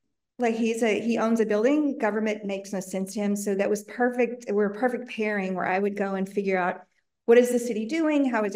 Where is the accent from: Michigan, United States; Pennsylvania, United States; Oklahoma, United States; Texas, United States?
Texas, United States; also born or lived in Washington, D.C.; I grew up in Texas, lived 30 years in DC working for NASA, and always thought I'd move back to Austin